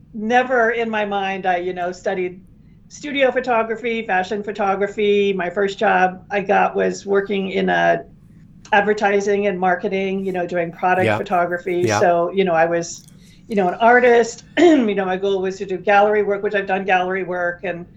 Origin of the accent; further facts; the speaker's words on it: Omaha, Nebraska, United States; I grew up in Nebraska.